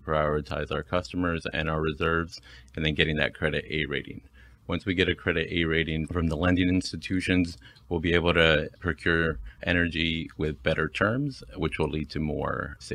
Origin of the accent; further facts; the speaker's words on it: Anaheim, California, United States; now in Fullerton, United States; I was born in Anaheim, raised in Anaheim my whole life. I'm now a resident of Fullerton.